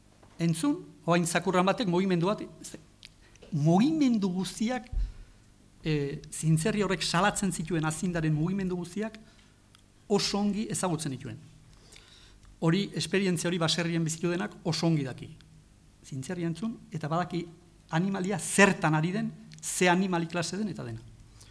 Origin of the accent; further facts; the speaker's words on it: Goizueta, Navarre, Spain; Goizuetan sortua naiz